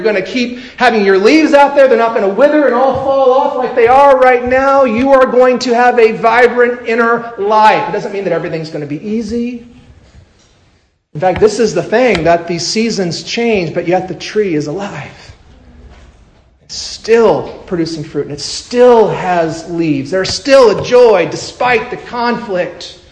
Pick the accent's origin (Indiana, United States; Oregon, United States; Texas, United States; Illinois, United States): Indiana, United States; I'm from Indiana. Basketball's big in Indiana.